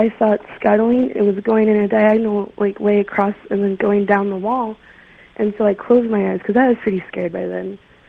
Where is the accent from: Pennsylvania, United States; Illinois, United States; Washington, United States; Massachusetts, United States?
Washington, United States; Chehalis; I'm from Chehalis, Washington.